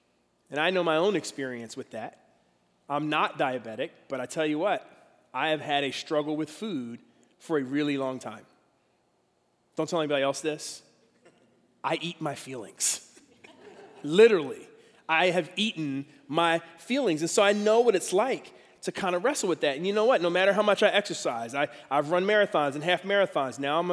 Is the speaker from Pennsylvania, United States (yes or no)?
yes; Philadelphia, Pennsylvania, United States; I grew up in Philadelphia, and if you know anything about Philadelphia architecture, one of the things that Philly's known for are row homes